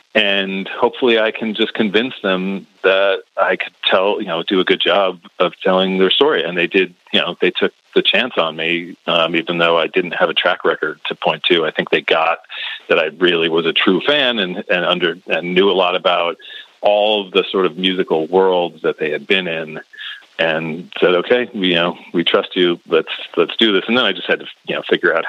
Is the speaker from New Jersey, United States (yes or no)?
yes; Morristown, New Jersey, United States; I'm from Morristown, New Jersey.